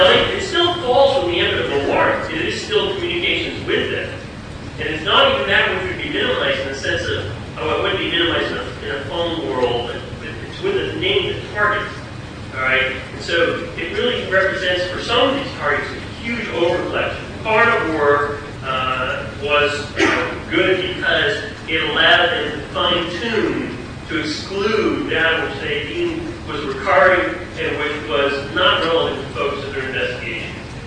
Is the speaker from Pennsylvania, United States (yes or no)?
no; New Bedford, Massachusetts, United States; Well, I'm from New Bedford, so I hate abortion.